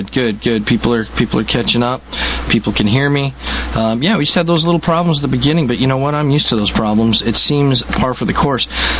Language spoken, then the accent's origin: English; Colorado, United States; moved away; some of the mountains here are taller than the mountains I grew up with in Colorado